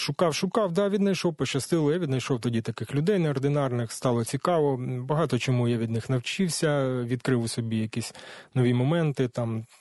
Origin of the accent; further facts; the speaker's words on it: Enerhodar, Zaporizhzhia Oblast, Ukraine; also born or lived in Vodiane; Народився я в Кам'янсько-Дніпровський район, село Водяне. Це від 15 кілометрів від міста Енергодара. Я там ріс до 6 років. Село ну, не україномовне, більше суржикомовне. До 6 років я там мешкав. Потім батьки переїхали на будівництво в місто Енергодар і мене взяли з собою.